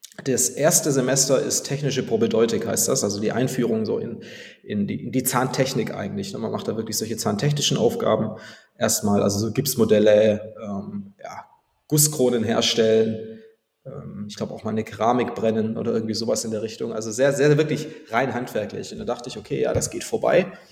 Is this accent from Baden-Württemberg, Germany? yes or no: yes; Baden-Württemberg, Germany; moved away as an adult; now in Hamburg, Germany; ich bin 32 Jahre alt jetzt und komme ursprünglich aus dem Schwäbischen, ein kleines Dorf in der Nähe von Stuttgart. Bin seit 2015 in Hamburg